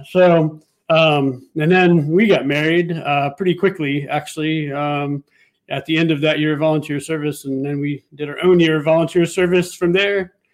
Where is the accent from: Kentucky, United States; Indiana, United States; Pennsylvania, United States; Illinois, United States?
Indiana, United States; also born or lived in Virginia; Well, I grew up in Indiana. Graduated from college, and moved to Virginia after college doing some volunteer service.